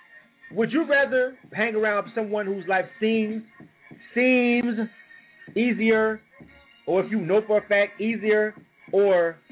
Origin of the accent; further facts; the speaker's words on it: Panama City, Florida, United States; I'm from Panama City, Florida. It's a very small place.